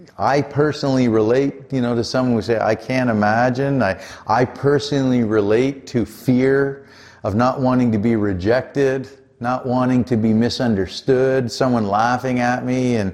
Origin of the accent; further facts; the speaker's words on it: Canada; But we are from Canada here.